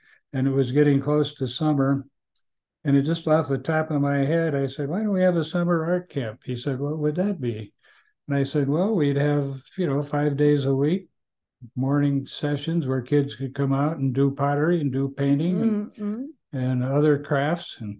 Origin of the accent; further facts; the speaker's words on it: Seymour, Indiana, United States; there was a secretary in our building who heard that I was from Seymour or near Seymour